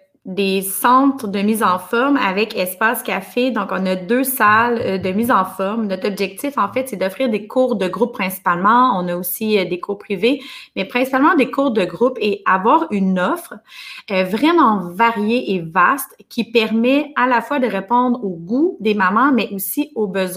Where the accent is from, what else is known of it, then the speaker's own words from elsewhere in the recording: Quebec City, Quebec, Canada; Puis on habitait en campagne, puis j'ai dit à mon chum, on déménage à Québec, je viens de Québec, on déménage à Québec, on s'installe au centre-ville